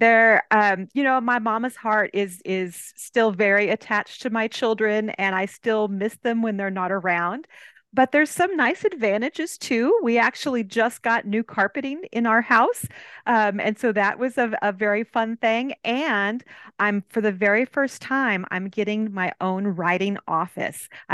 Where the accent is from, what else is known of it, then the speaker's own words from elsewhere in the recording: California, United States; moved away as an adult; now I've raised three babies in Texas, and they're all grown up, so I feel like I'm more Texan than Californian now.